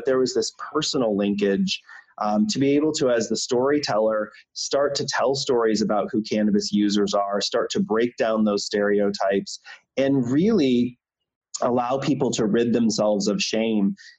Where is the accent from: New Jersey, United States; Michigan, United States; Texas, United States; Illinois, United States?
Michigan, United States; I grew up in Michigan in a small town.